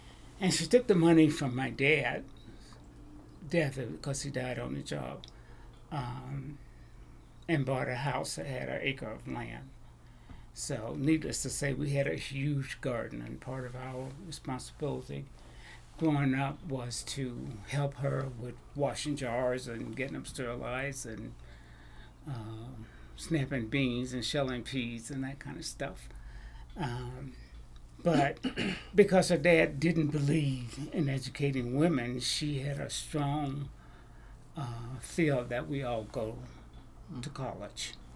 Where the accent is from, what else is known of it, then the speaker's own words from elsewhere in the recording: Brookhaven, Mississippi, United States; I grew up in Brookhaven, Mississippi, which is in the southern part of Mississippi, right in the Jim Crow area, separate but equal schools.